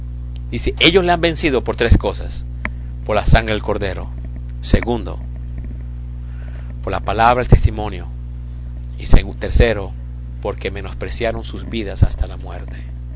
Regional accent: Colombia; tengo cara colombiana, estómago colombiano, pero no soy más colombiano.

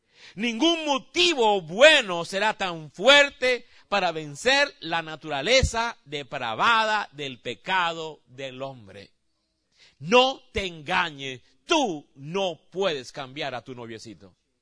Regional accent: Colombia; Muéstrame un arroz con coco y yo te demuestro que soy colombiano.

